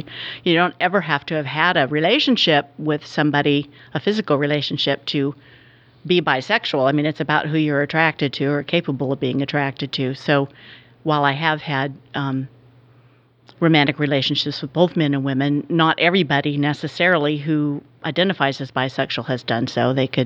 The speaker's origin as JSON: {"language": "English", "town": "Fort Bragg", "region": "California", "country": "United States", "tie": "born or raised there", "also_born_or_lived": "San Francisco", "said": "I grew up in Fort Bragg, California, and graduated high school in 1973, and I moved to San Francisco to go to San Francisco State University"}